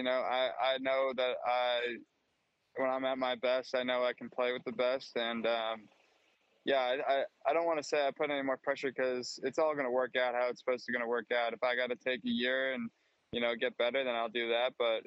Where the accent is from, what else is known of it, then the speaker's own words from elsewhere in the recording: Northeast, United States; You know, I'm from the Northeast, and a lot of the courses at home are just kind of big golf courses